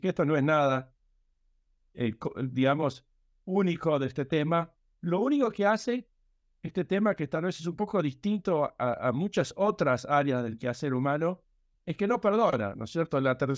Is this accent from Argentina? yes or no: yes; Buenos Aires, Argentina; also born or lived in Villa Regina; Nací en Argentina. En realidad nací en Villa Regina, en Río Negro, en la chacra de que tenían mis padres ahí. Crecí en Buenos Aires, así que me considero porteño.